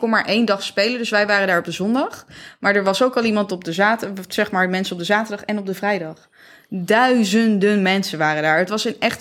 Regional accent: Zeewolde, Flevoland, Netherlands; met een vriendinnetje van mij uit Zeewolde... waar ik ben opgegroeid.

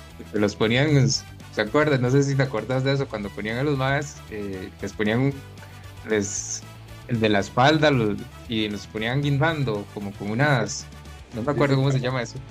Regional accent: Los Santos, Costa Rica; now in Cartago, Costa Rica; yo era de la zona de Los Santos en ese tiempo, ahora soy de Cartago

